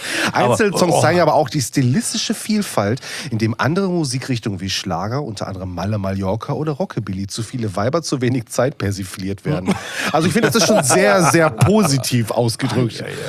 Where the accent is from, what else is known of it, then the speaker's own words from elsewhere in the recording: Duisburg, North Rhine-Westphalia, Germany; born there; Und ich als gebürtiger Duisburger